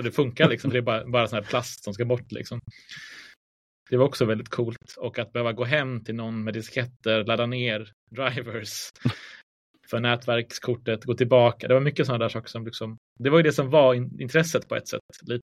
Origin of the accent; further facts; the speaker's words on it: Ludvika, Dalarna County, Sweden; Samma plats ungefär i Ludvika där jag växte upp som barn. Vi bodde uppe på byn på ett malmberg, en by som heter Ickorbotten.